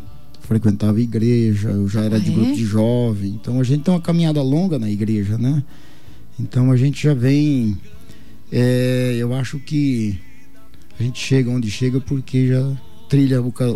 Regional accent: São Paulo, Brazil; Eu sou paulista, né?

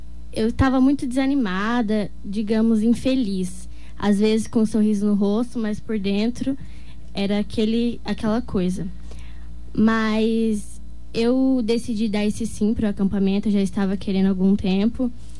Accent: Dourados, Mato Grosso do Sul, Brazil; also born or lived in Sete Quedas; Eu sou daqui de Dourados, mas eu sou natural de Sete Quedas.

